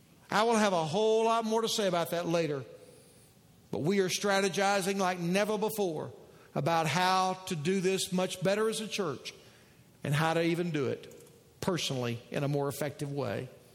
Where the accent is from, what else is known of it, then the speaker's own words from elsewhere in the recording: Texas, United States; Takes me back to the little church I grew up in Texas.